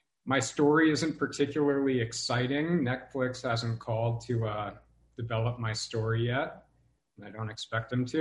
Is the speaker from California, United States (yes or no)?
yes; Montecito, California, United States; I really grew up in a fairy tale. I was raised in Montecito by two incredible parents